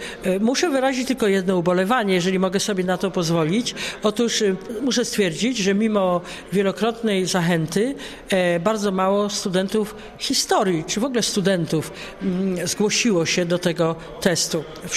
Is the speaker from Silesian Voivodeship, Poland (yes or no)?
yes; Silesian Voivodeship, Poland; To u nas na Śląsku się bardzo dobrze sprawdzało.